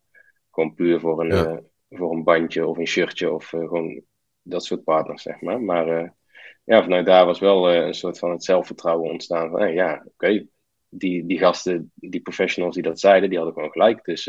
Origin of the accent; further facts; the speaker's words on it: Netherlands; natuurlijk als Nederlander doe je dat soort dingen.